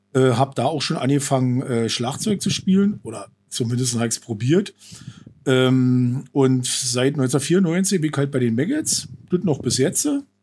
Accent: Falkensee, Brandenburg, Germany; Ja, na, ich bin 48 noch. Falkenseer, schon immer.

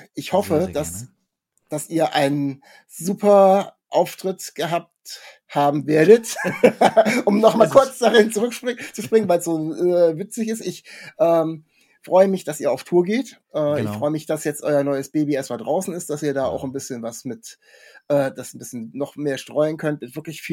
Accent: Kassel, Hesse, Germany; Ich komme aus Kassel oder Nähe Kassel

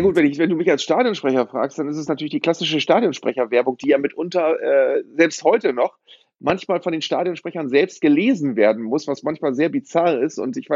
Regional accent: Bremen, Germany; Ich habe tatsächlich in meiner Kindheit schon in Bremen, was gar nicht so einfach war, mir Vorrichtungen gebaut

